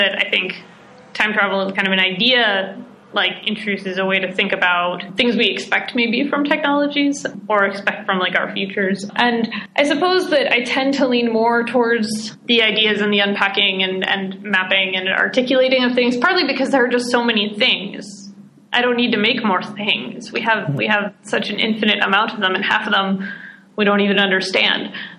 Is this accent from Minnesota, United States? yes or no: no; California, United States; And I mean, I grew up in Silicon Valley.